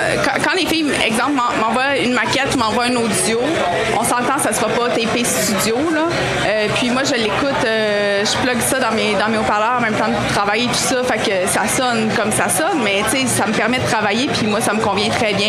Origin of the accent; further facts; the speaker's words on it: Quebec City, Quebec, Canada; now in Saguenay, Canada; Je suis originaire de Québec, mais maintenant, j'habite au Saguenay.